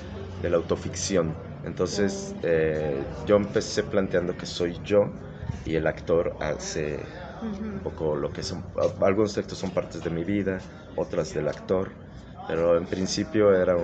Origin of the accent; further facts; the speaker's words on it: Aguascalientes, Mexico; moved away as an adult; now in Mexico City, Mexico; me alejé un poco de Aguascalientes, yo sí. Me formé aquí, sí. Y bueno, pues por azares y cosas que hacer, me fui a la Ciudad de México